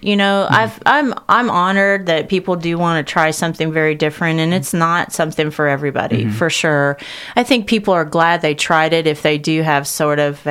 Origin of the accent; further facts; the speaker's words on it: Lexington, United States; feeling extremely grateful that I can bring it to my hometown, you know, and bringing what I've learned kind of in my travels and in my own self-growth and healing back to, my community.